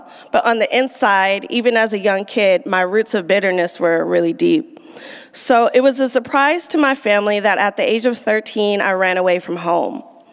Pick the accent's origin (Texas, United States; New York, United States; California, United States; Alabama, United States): California, United States; Los Angeles; I grew up in West Adams, not too far from here.